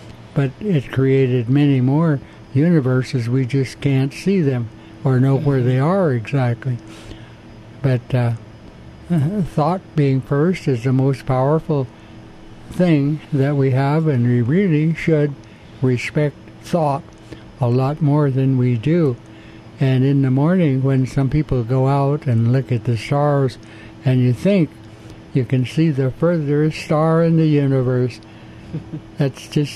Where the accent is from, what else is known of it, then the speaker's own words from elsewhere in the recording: California, United States; born there; I was born in Quetzalli, which is now called the Fall River Valley. And it's in northeastern California, about 40 miles from Mount Shasta.